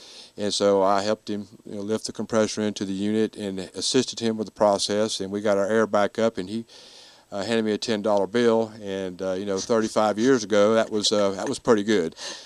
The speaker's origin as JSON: {"language": "English", "town": "Franklin", "region": "North Carolina", "country": "United States", "lives_now": "Greenwood, United States", "said": "I am from Franklin, North Carolina, and I still maintain a home up there and try to get up there as often as I can. But most of the time, I'm right here in Greenwood"}